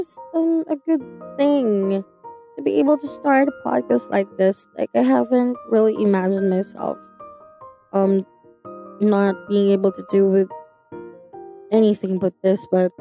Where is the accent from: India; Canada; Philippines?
Philippines; From the Philippines, my home country, we have 43%. Maraming salamat.